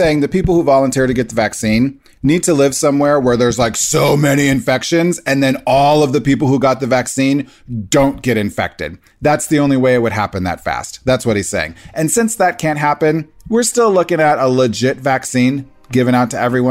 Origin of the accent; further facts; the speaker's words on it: Nebraska, United States; My home state, Nebraska, might be the first state in the union